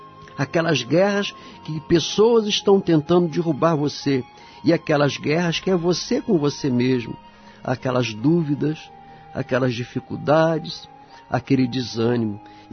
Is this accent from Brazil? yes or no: yes; Espírito Santo, Brazil; Eu sou capixaba, né? Então lá na roça, eu sou da roça